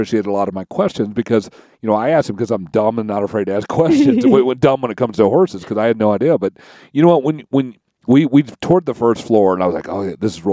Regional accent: Kentucky, United States; I'm from Kentucky. You know, Kentucky's a big horse state, but I know nothing about horses.

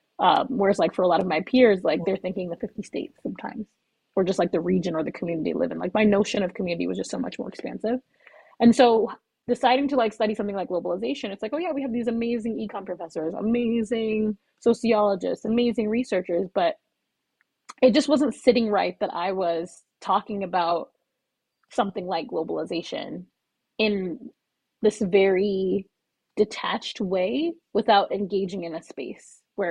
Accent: Kingston, Surrey, Jamaica; now in New York City, United States; I'm originally from Kingston, Jamaica, and I'd say I'm a local to the US, specifically New York City.

